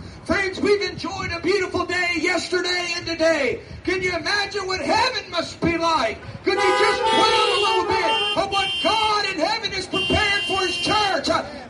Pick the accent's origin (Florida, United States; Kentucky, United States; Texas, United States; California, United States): Kentucky, United States; I was just a lost boy growing up in this Commonwealth of Kentucky. I'm just as American as anybody else.